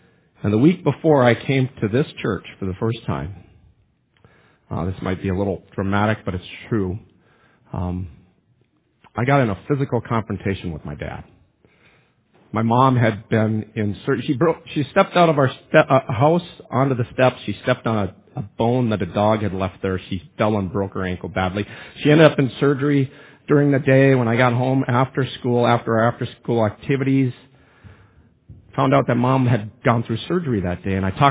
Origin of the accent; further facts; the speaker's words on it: Minnesota, United States; I grew up on Highway 26 between 135 and Highway 169, not far from here. And I went to Tower Sedan High School, graduated there, but way back in 1985.